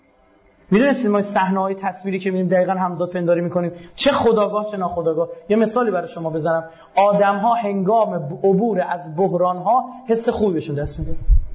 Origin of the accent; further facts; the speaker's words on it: Iran; به عنوان یک پژوهشگر، به عنوان یک ایرانی